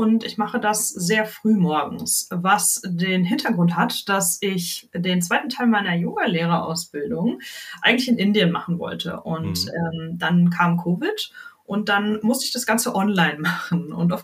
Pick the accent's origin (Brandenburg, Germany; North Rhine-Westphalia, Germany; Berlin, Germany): North Rhine-Westphalia, Germany; Ich komme aus dem Ruhrpott, der ist dann hier, der ist groß.